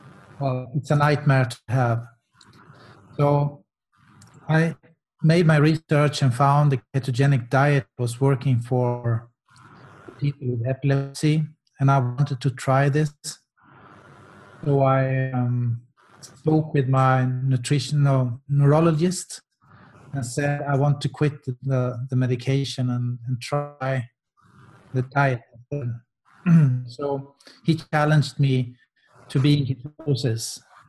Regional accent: West Coast, Sweden; I come from the Swedish west coast, just below Gothenburg.

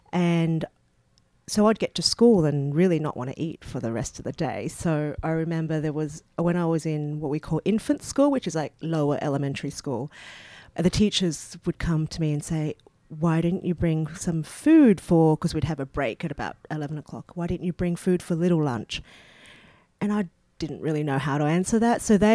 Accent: Sydney, New South Wales, Australia; born there; I was born in Australia.

